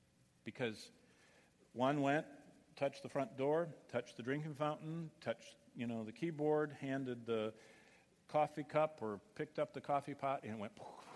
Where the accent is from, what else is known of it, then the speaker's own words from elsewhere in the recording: Michigan, United States; Just recently in my home state of Michigan